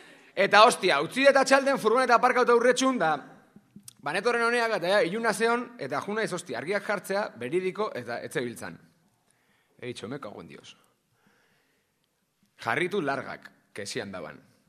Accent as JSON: {"language": "Basque", "region": "Basque Country", "country": "Spain", "said": "euskalduna naiz"}